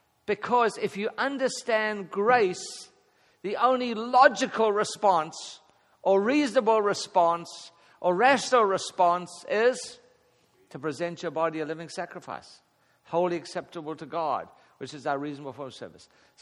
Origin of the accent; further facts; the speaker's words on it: South Africa; now in United States; Well, you know, I grew up in South Africa where men didn't wear rings.